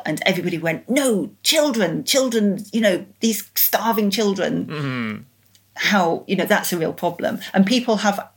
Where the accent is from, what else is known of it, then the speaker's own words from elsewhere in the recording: Yorkshire and the Humber, United Kingdom; I grew up in Yorkshire, actually.